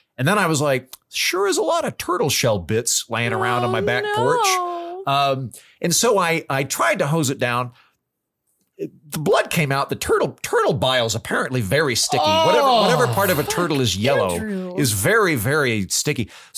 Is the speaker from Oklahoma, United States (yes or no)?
yes; Oklahoma, United States; so in my lifetime growing up in Oklahoma, in my family dog, when I was a kid, dogs lived outside.